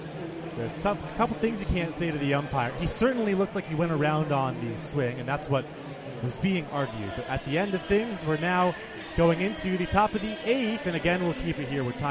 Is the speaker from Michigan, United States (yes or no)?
no; Newton, Massachusetts, United States; Seidel, the former Duke reliever out of my hometown of Newton, Mass., had been flawless until Tuesday's outing.